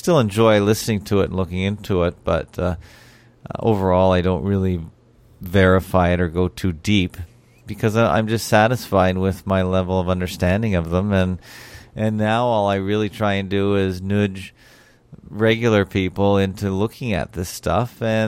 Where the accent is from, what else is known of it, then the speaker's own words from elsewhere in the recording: Toronto, Ontario, Canada; right down to my hometown, Toronto, right up to an international basis.